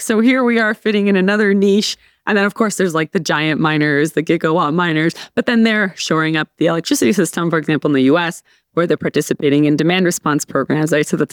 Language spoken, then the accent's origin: English; Ontario, Canada; I'm from Ontario